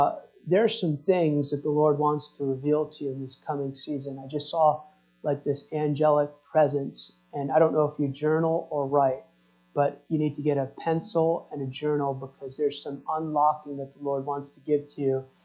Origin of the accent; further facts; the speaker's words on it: New York, United States; I grew up outside New York City, so you understand that humor.